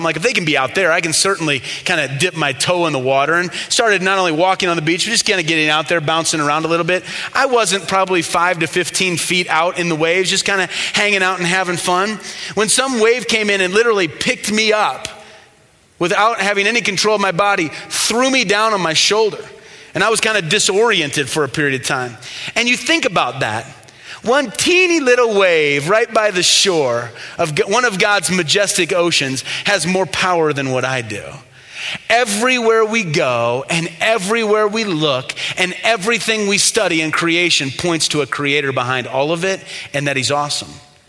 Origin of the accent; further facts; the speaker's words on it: Midwest, United States; But I'm from the Midwest.